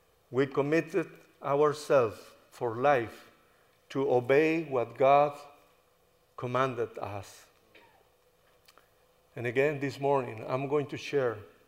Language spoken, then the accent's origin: English; United States; now in Chile; With a group of young people from our church in Chile, if you notice by my accent, I am no local, but I am an American.